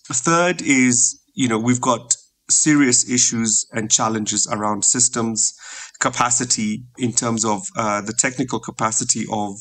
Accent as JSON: {"language": "English", "region": "Nairobi", "country": "Kenya", "tie": "born or raised there", "said": "I'm a Kenyan, born and raised in Nairobi."}